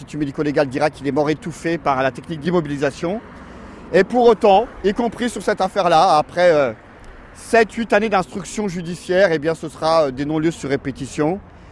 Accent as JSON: {"language": "French", "town": "Argenteuil", "region": "Île-de-France", "country": "France", "tie": "born or raised there", "said": "voilà, je suis né à Argenteuil. J'ai fait toute ma scolarité ici. Mes parents, ils crèchent encore"}